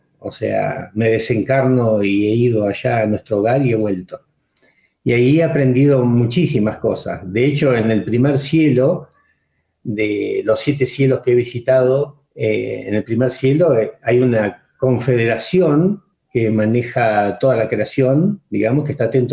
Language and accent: Spanish; Mar del Plata, Buenos Aires Province, Argentina; Nosotros somos de Argentina, de Mar del Plata. En este momento nos encontramos en México, en León, estado de Guanajuato